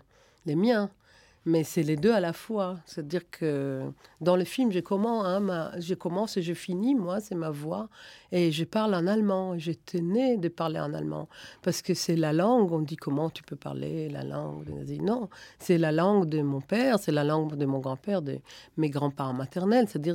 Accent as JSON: {"language": "French", "country": "Israel", "tie": "born or raised there", "first_language": "German", "second_language": "French", "lives_now": "France", "said": "Et si on va plus loin, ma première langue, la langue que mes parents m'ont parlé, c'était l'allemand en Israël."}